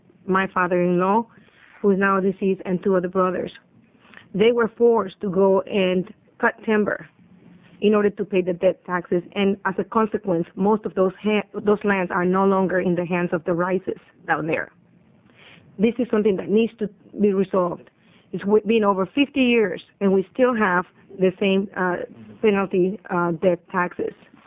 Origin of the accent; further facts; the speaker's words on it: Eugene, Oregon, United States; I'm here from Eugene, Oregon.